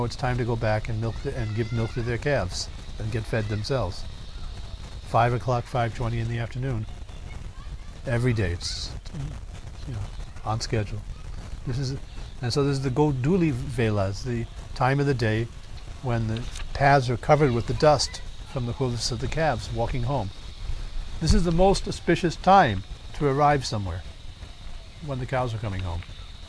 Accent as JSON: {"language": "English", "town": "New York City", "region": "New York", "country": "United States", "tie": "born or raised there", "said": "So I was brought up in New York City. So, you know, the soot-covered streets, you know, the giant skyscrapers and bustling crowds, this is what I'm used to."}